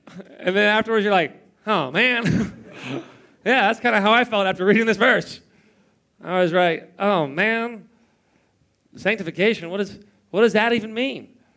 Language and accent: English; Los Angeles, California, United States; now in Beverly Hills, United States; I'm from Los Angeles. I live in Beverly Hills, right?